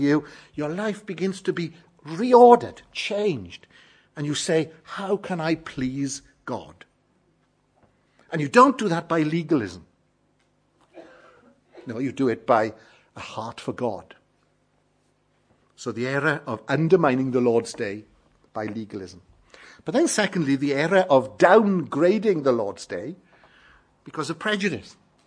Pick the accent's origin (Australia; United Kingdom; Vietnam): United Kingdom; Wales; as I was growing up in Wales, Sunday morning, congregation, very small.